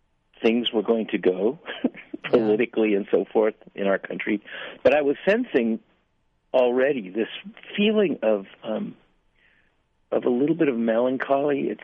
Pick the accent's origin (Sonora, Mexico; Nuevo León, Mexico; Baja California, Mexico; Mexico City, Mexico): Baja California, Mexico; Tijuana; now in United States; I'm from the border, as you know, I was born in Tijuana, come from a dirt street in Tijuana, the kid, you know, with tuberculosis, spitting up blood as a little kid on a dirt street in Tijuana.